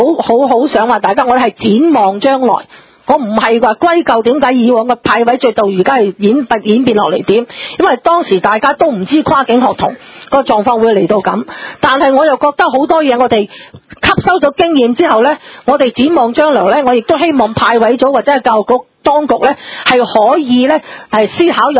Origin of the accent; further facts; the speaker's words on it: Tuen Mun, Hong Kong; born there; 我在屯门出生，我就揀返屯门网